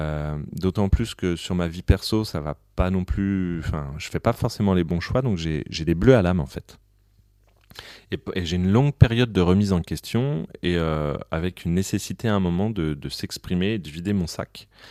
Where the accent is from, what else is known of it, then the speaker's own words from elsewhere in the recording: Saint-Denis, Île-de-France, France; Je viens de Saint-Denis, donc il y a un côté un peu cliché, mais c'était vrai. C'est-à-dire, tous mes potes écoutaient du rap.